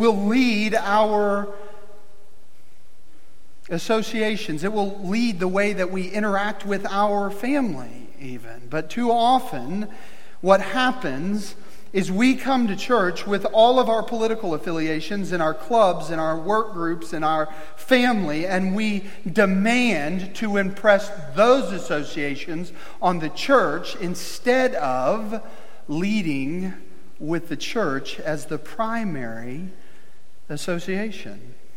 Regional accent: Missouri, United States; for those of you that don't know, we're from Missouri, the promised land, the state that the rest of the nation gathered around.

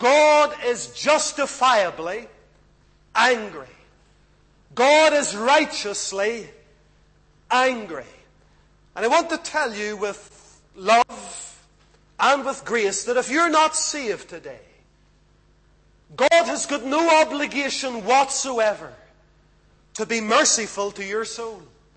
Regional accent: Lisburn, Northern Ireland, United Kingdom; When I was growing up in Lisburn, there was a town or a church just outside of the town, out in the country a little bit.

